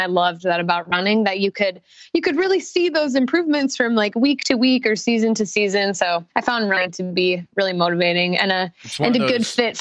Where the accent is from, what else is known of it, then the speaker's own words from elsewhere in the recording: Perham, Minnesota, United States; I'm from Perham and I'm from Ottertail County. So that's pretty exciting. I grew up in a town of about 3,000 people population wise.